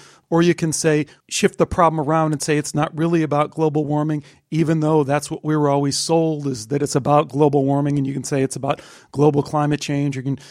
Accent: Illinois, United States; I remember as a kid growing up outside of Chicago and driving into the city with my dad and looking over at the smokestacks in Calumet City, just belching out all this pollution.

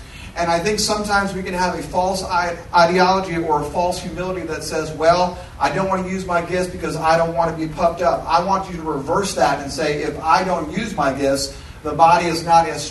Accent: New York, United States; I'm from New York. I love the New York Yankees.

